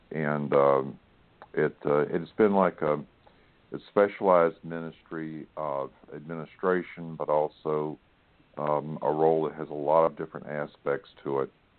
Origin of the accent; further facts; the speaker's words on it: Charlotte, North Carolina, United States; now in Omaha, United States; I'm originally from North Carolina. My home is Charlotte, North Carolina.